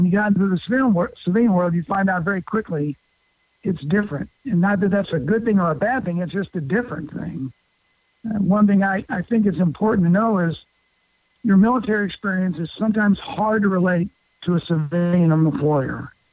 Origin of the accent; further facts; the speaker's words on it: St. Louis, Missouri, United States; now in New Jersey, United States; I'm from St. Louis, and we ended up in New Jersey because of the program Vets for Warriors.